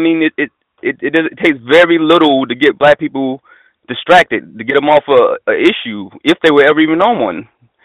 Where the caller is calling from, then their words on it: North Carolina, United States; Oh, yeah. This is … from North Carolina.